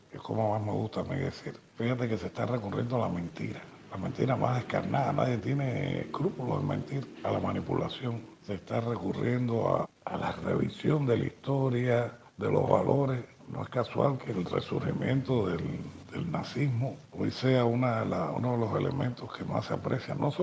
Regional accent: Cuba; como cubano pienso que como académico cubano, pienso que es muy positivo este tipo de visita

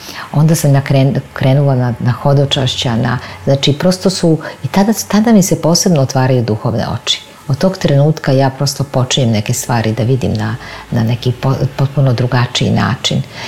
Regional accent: Belgrade, Serbia; born there; gde je moja matična crkva, gde sam rođena na Zvezdari

